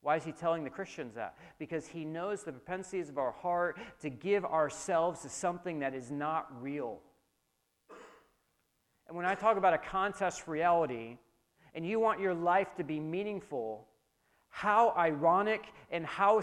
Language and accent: English; New York, United States; He goes to the Madison Square Garden. I'm from New York, okay?